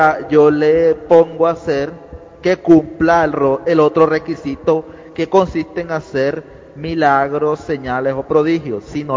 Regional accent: Colombia; nuevamente de Colombia.

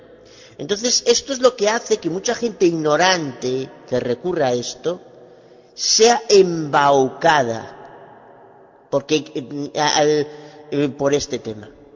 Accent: Galicia, Spain; Soy abogada de Galicia, España

